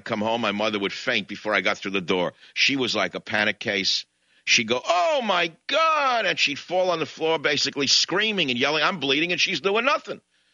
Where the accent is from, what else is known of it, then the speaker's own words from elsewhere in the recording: New York City, New York, United States; I grew up in New York City, and I had to learn how to swim with all kinds of fish.